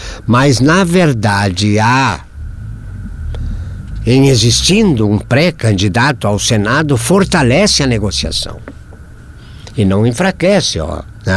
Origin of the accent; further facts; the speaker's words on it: Arvorezinha, Rio Grande do Sul, Brazil; eu me criei em Arvorezinha, lá perto de Campos Borges